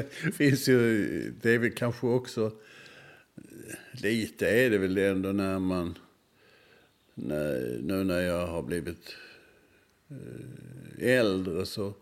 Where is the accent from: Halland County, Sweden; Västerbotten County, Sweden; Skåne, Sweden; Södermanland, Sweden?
Skåne, Sweden; Malmö; jag är född och uppväxt i Malmö och ungefär, jag kan säga 200 meter från där jag bodde i höghus i stan, eller höghus, fyravåningshus i stan